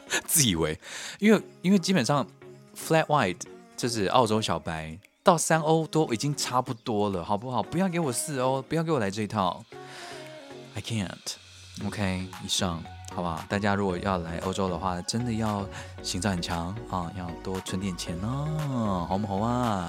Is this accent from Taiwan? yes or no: yes; Taiwan; 我就说：“我从台湾来的啊。”